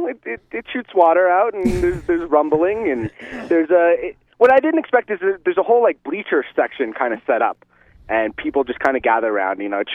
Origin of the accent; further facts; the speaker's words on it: California, United States; I'm from California.